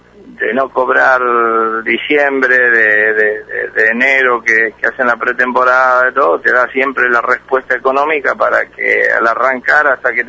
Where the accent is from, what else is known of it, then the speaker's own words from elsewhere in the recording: Rosario, Santa Fe, Argentina; Mira, yo soy de Rosario y acá no se puede jugar más el clásico, ¿viste?